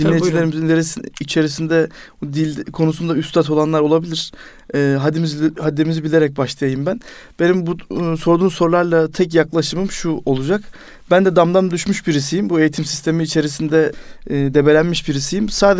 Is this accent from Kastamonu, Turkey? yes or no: yes; Tosya, Kastamonu, Turkey; also born or lived in Ankara / Konya; Ben aslen Ankara doğumluyum ama memleket olarak Kastamonu Tosyalıyım. Eğitimin büyük bir bölümünü Konya'da tamamladım. Lise ve üniversite Konya'da okuduk.